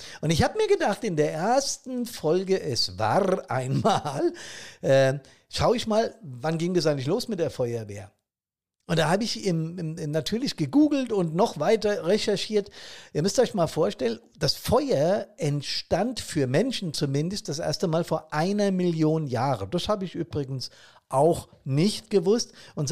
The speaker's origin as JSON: {"language": "German", "region": "Hesse", "country": "Germany", "said": "Frankfurt am Main, da in der Nähe, wo ich herkomme."}